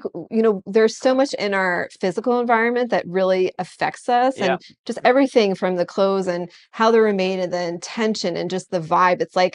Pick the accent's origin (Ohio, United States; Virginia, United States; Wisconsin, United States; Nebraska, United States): Virginia, United States; So I grew up in Virginia, and when I was a little girl, my mom used to sew me dresses when I was in preschool.